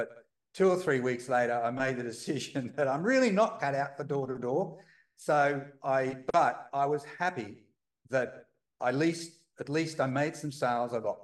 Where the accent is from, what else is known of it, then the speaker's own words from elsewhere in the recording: Australia; So even the books originated from the US. I'm from Australia.